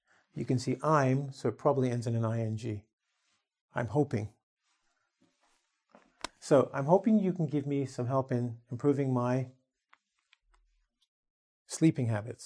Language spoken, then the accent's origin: English; Canada; I'm going to read the story as I would as a Canadian